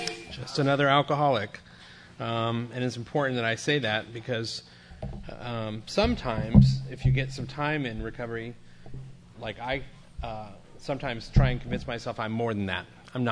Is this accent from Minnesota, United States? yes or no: no; Sacramento, California, United States; I grew up in Sacramento, California, oldest of five in a Mexican-American Catholic family.